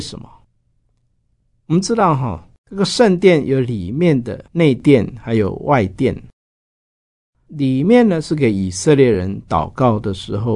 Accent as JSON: {"language": "Chinese", "country": "Taiwan"}